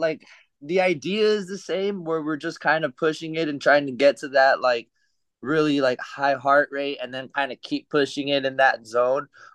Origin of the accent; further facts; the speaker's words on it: Parlier, California, United States; now in Camarillo, United States; Originally, I'm from Fresno, or Fresno area, actually. I won't even say from Fresno. I'm from, like, the town that I'm from is called Parlier. It's a small little city, one high school.